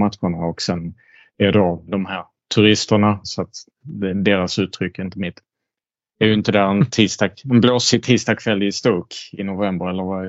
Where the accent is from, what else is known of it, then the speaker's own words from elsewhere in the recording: Sweden; Så Jag kan ju bara svara då som svensk eller som utlänning i Manchester-supportrarnas ögon.